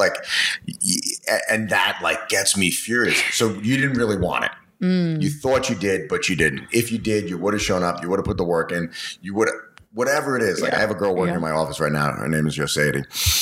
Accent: Queens, New York, United States; Puerto Rican father, Italian mothers, and we're both from Queens. And we grew up to give context, I grew up in a very similar household.

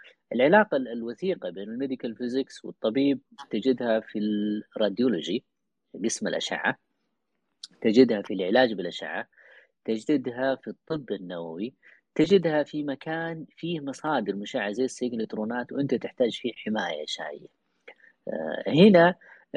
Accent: Saudi Arabia; سواء عندنا في السعودية أو في دولة أخرى

